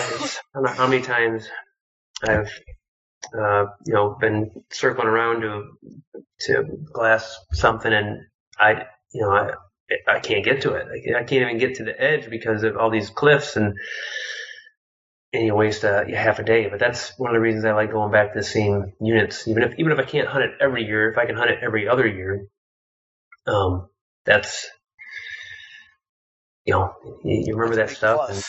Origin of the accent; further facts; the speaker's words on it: Midwest, United States; But the curse of living, being born, growing up in the Midwest.